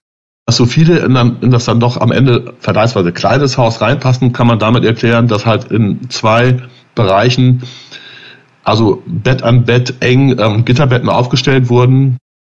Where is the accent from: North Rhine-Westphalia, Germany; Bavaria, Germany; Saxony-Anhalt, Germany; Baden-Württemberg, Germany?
North Rhine-Westphalia, Germany; halt Abenteuer und in die Berge, die ich noch nicht kannte als Münsterländer